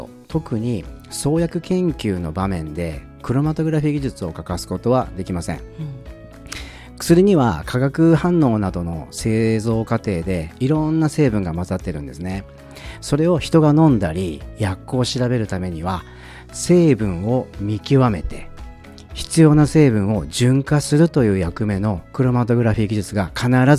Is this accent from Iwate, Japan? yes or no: no; Kanagawa, Japan; 神奈川県から来ました。